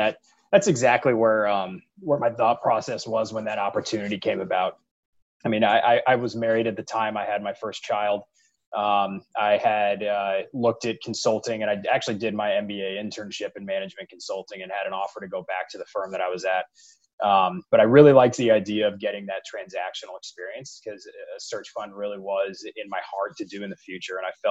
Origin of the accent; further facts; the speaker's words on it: St. Louis, Missouri, United States; I landed a great opportunity at a family office private equity firm here in my hometown of St. Louis.